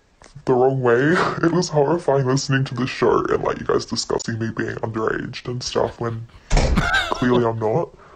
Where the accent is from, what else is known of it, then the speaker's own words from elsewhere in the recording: Perth, Western Australia, Australia; I'm not. I'm from Perth. I'm real.